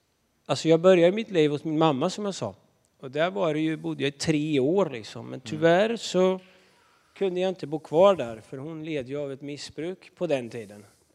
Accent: Linköping, Östergötland, Sweden; Ja, jag är östgöte, vet du. Det är jag.

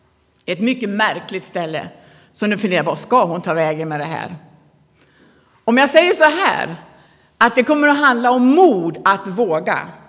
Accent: Avesta, Dalarna County, Sweden; also born or lived in Stockholm / Linköping / Africa; Jag är alltså från Avesta. Där är jag uppfödd. Men jag har bott lite överallt. Jag har bott i Stockholm jag många år. Och jag har bott i Linköping i några år. Och jag har bott i Afrika i 30 år.

